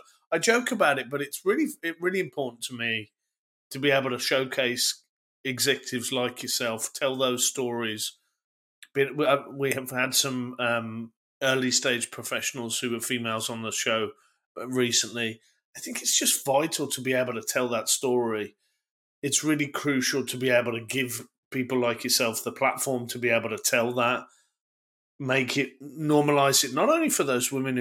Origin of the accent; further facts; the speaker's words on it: United Kingdom; I don't know much about Japanese afternoon tea ceremonies, but I'd love to being a Brit.